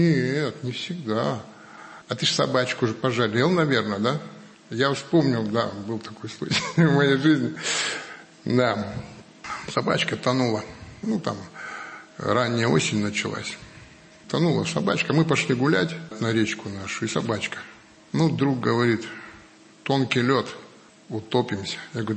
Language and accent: Russian; Chukotka Autonomous Okrug, Russia; Ну, родился на Чукотке. Родился, жизнь на Чукотке. То есть у нас одна школа на 4 поселка. Это 9 месяцев в интернате.